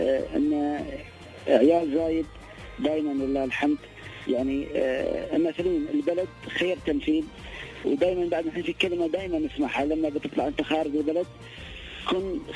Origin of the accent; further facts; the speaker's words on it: United Arab Emirates; نحن أبناء الإمارات اللي هي عيال زايد